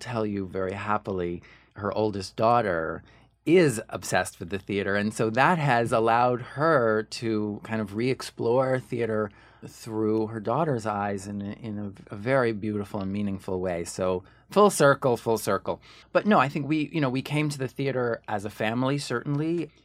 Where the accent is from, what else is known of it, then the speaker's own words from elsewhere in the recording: Ridgewood, New Jersey, United States; also born or lived in New York City; And my parents and my sister lived in Saddle River, you're right. But then when I was born, we lived in Ridgewo